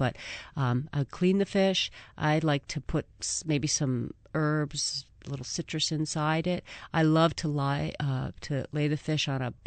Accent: Northeast, United States; I mean, I'm from the Northeast, and we roast because the oven heats up our home, too.

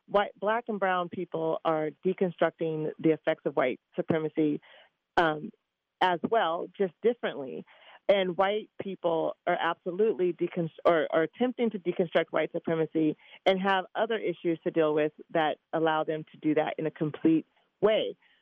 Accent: Eugene, Oregon, United States; even though I'm from Eugene, even though I've worked in lots of areas of Eugene that are very community-based

